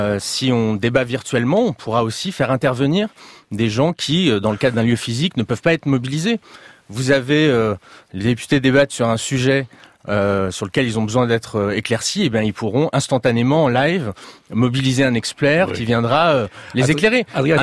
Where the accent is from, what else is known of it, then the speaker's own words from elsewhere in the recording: Paris, Île-de-France, France; quand je descends du métro, parce que je suis parisien